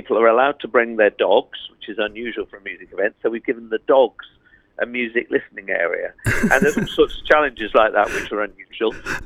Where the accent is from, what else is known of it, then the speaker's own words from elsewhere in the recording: Southam, West Midlands, United Kingdom; Yeah, I grew up in Southam many years ago. I'm quite an old man. And then I travelled the world putting on events and festivals in lots of different countries.